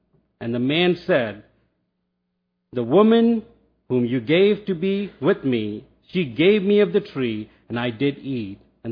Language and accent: English; India; as you guys know, I'm from India